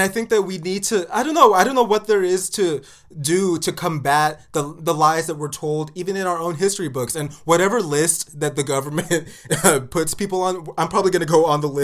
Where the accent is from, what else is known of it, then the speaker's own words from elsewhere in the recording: Nigeria; especially with us being Nigerian, I lost a tooth.